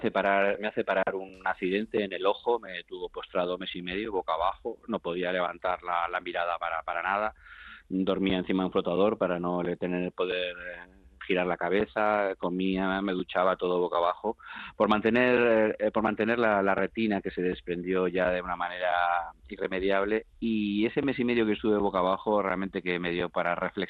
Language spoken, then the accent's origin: Spanish; Portugalete, Basque Country, Spain; also born or lived in Barakaldo; realmente es verdad que nací en Baracaldo porque mi familia vivía allí entonces, incluso fui bautizado allí, así que realmente, y mi carnet de identidad obviamente pone Baracaldo, ¿no? Pero realmente sí que me considero de Portugalete.